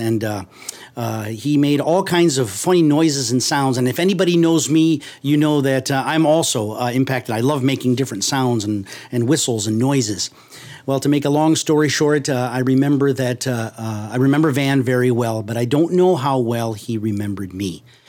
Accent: Mexico; As a young boy, I grew up in Mexico, and so these are the words that I learned

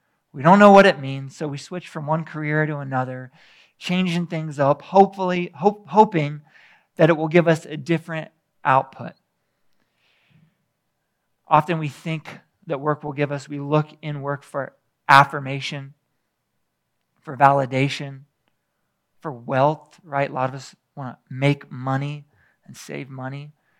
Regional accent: Florida, United States; I stayed in Florida for a little while. I grew up in Florida. My folks moved out here.

